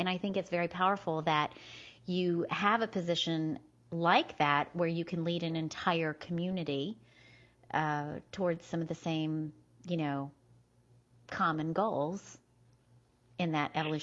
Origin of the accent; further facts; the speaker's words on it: Indiana, United States; moved away as an adult; now in Atlanta, United States; About 25 years ago, I moved to Atlanta from Indiana. I was a small town girl raised in southern Indiana. And I went to school in northern Indiana at Purdue University.